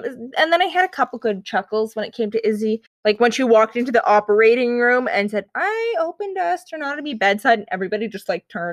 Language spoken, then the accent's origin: English; Canada; Yes, I know. We're Canadian.